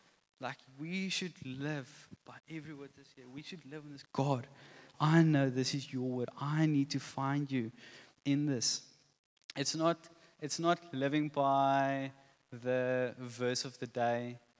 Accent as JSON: {"language": "English", "country": "South Africa", "first_language": "Afrikaans", "second_language": "English", "said": "I'm Afrikaans. So the fact that I'm speaking English this morning is a miracle in itself already."}